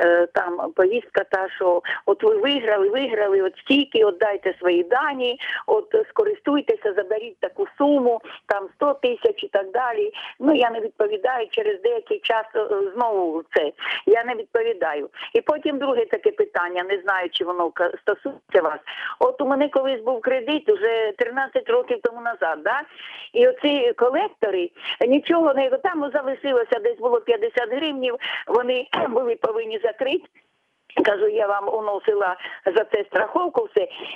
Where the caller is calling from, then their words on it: Chernihiv Oblast, Ukraine; Чернігівська область.